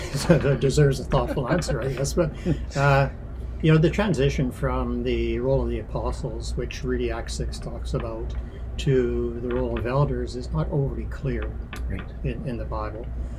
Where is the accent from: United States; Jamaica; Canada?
Canada; also born or lived in The Hague, Netherlands; We were from Holland.